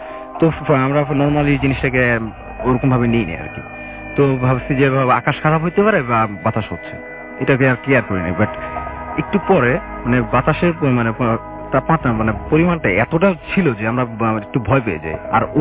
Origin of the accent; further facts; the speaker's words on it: Narayanganj, Dhaka Division, Bangladesh; নারায়ণগঞ্জ থেকে আসছি।